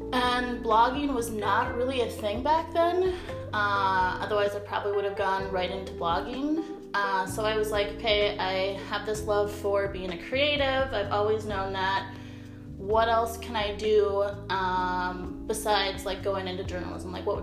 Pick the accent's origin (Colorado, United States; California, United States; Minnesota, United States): Minnesota, United States; Minneapolis; moved away; And I am originally from the Midwest. I am from Minneapolis, and I just moved to Arizona about 6 months ago in like the end of December.